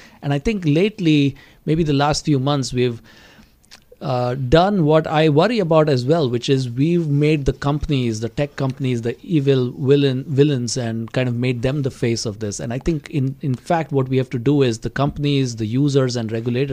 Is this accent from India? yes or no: yes; India; now in United States; When I was growing up in India and I was in an engineering school